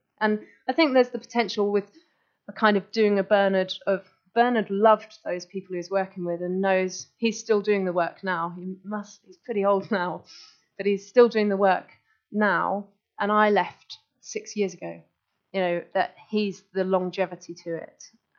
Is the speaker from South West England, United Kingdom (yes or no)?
no; Cromer, East of England, United Kingdom; And the way I'd like to get to work is that I'm from Cromer. So over here in Cromer, Cromer Church employs a sports minister.